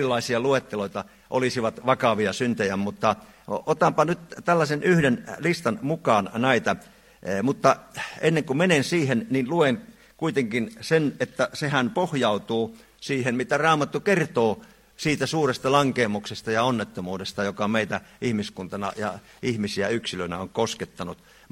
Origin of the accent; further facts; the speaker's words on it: Oulu, North Ostrobothnia, Finland; olen Oulusta kotoisin, eli pohjalaiseksi itseni kyllä tituleeraan